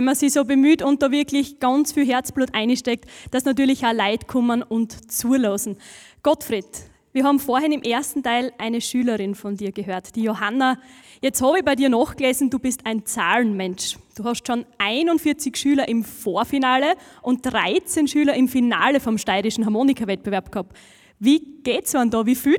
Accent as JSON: {"language": "German", "region": "Styria", "country": "Austria", "said": "ich bin aus der Oststeiermark und da ist es eigentlich typisch, dass bei jedem Bauernhaus ein Fulgernamen ist"}